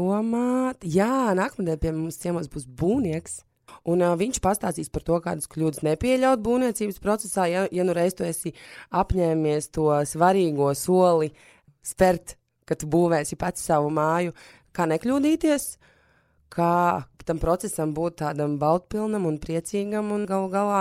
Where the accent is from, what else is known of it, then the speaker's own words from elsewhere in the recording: Balvi, Balvi Municipality, Latvia; Mēs esam no Balviem, no Latgales puses